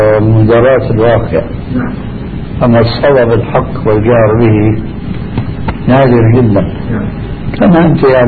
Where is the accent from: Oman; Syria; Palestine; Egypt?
Syria; عندنا في سوريا